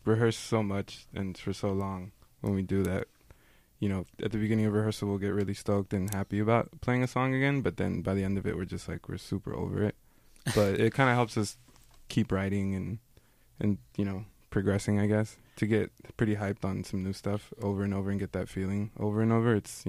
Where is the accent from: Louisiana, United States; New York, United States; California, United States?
California, United States; Inglewood; I mean, I grew up in Inglewood, but I try my best to just those two spots, Inglewood and downtown.